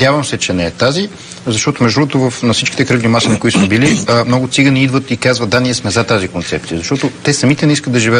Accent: Plovdiv, Plovdiv Province, Bulgaria; Аз съм от Пловдив, избирателния ми район е Пловдив.

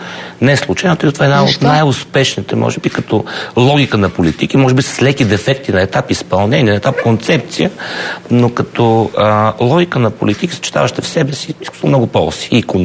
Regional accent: Lovech Province, Bulgaria; все пак аз съм от Ловешкия край. Но говорим за цяла България

